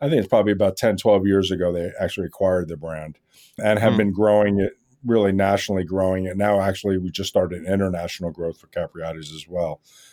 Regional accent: New York, United States; I grew up around Katz's Deli in New York.

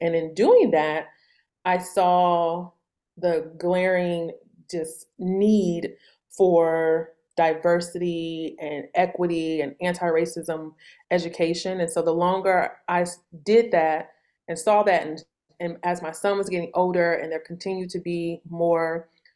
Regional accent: St. Louis, Missouri, United States; I grew up in St. Louis in the Midwest.

